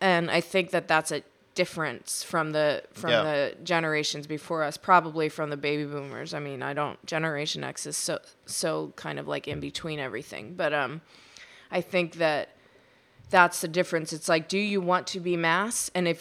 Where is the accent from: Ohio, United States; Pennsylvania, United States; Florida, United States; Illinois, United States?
Pennsylvania, United States; Pittsburgh; now in New York City, United States; When I was growing up in Pittsburgh and we got one J. Crew, it was like the biggest deal in the entire world.